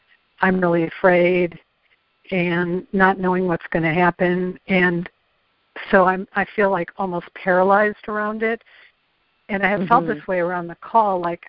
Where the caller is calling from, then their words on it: Chicago, Illinois, United States; I'm calling from Chicago.